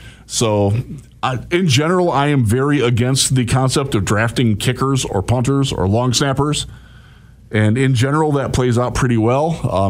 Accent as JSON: {"language": "English", "region": "Ohio", "country": "United States", "tie": "born or raised there", "lives_now": "Michigan, United States", "said": "as you know, I grew up in Ohio State, in an Ohio State family."}